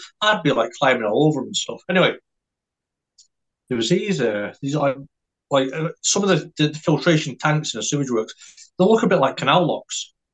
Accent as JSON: {"language": "English", "town": "Largo Ward", "region": "Scotland", "country": "United Kingdom", "tie": "born or raised there", "said": "I grew up in a little village just outside St Andrews where they play golf. And it's called Largo Ward."}